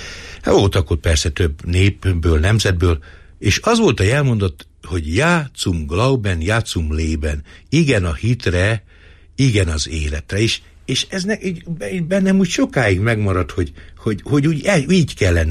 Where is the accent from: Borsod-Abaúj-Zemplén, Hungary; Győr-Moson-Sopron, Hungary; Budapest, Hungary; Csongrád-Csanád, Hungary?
Borsod-Abaúj-Zemplén, Hungary; Nyékládháza; úgy a nyéklátházi származású vagyok